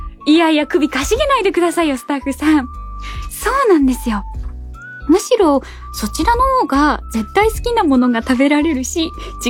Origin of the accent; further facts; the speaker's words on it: Nara, Japan; 私地元が奈良で、まあお母さんとかも来てくれてて